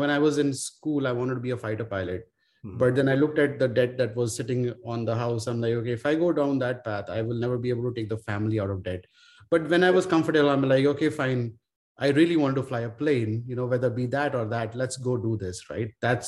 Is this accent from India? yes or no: yes; Amritsar, Punjab, India; also born or lived in New Delhi; I was born in India in 1980.